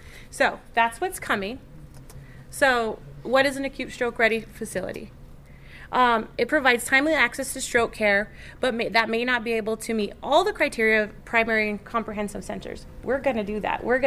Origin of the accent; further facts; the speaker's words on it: Gallup, New Mexico, United States; So I am from Gallup, so this is near and dear to my heart, things like this that we can offer to people that are from here.